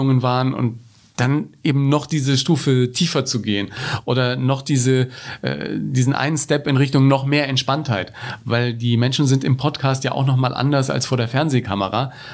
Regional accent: Ebern, Bavaria, Germany; wir haben als Kinder in Ebern in Franken mit zwei Kassettenrekordern uns

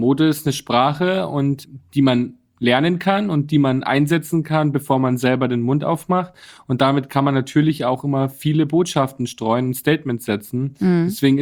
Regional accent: Bad Reichenhall, Bavaria, Germany; now in Berlin, Germany; Ja, das stimmt. Ich komme aus Bayern. Bad Reichenhall, ja, meine wunderschöne Heimat. Und jetzt bin ich aber gerade in Berlin.

